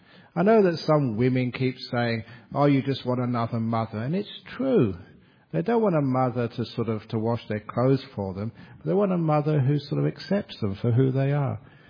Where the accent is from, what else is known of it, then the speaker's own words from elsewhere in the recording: London, United Kingdom; one of the most beautiful relationships in my life growing up in London.